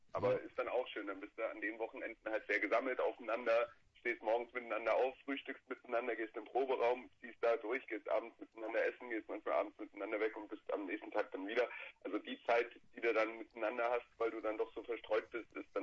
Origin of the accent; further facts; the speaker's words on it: Baden-Württemberg, Germany; Ursprünglich so aus dem Hohenloher Raum, das weiß immer keine so, näher Heilbronn. Da sind wir gemeinsam zur Schule gegangen